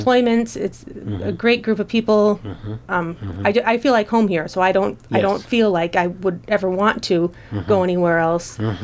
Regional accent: Goldfield, Iowa, United States; I'm from Goldfield, so not terribly far away is where I grew up. I knew I wanted to stay in Iowa and likely in North Iowa.

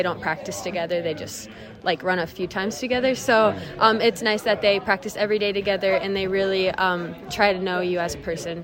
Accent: Forest City, Iowa, United States; Yeah, it's growing up in Forest City my whole life, I'm kind of used to the small town aspect of it.

